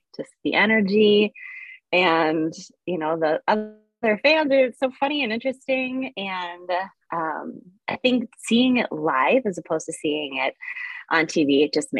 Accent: Minnesota, United States; So being a Minnesotan, my favorite team is of course the Minnesota Wild.

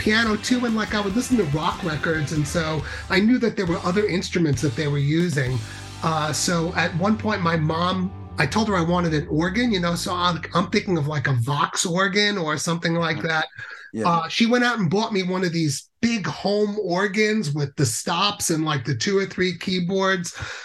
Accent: Jericho, New York, United States; I'm from Long Island originally. I grew up in Jericho.

